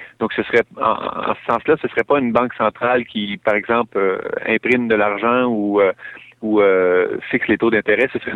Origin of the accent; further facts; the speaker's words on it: Quebec, Canada; mais pas pour la propriété des ressources qui, elles, nous appartiennent en tant que Québécois.